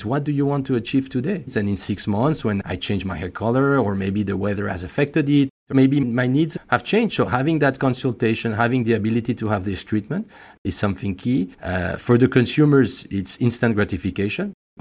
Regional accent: France; accent: French; English is a second language; as you could probably guess by my accent, I'm French, but some of the best croissants I've ever had are in Tokyo.

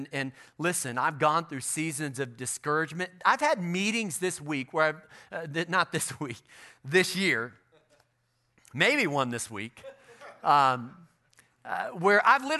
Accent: Chicago, Illinois, United States; Come on, I'm from Chicago. We barely had any snow.

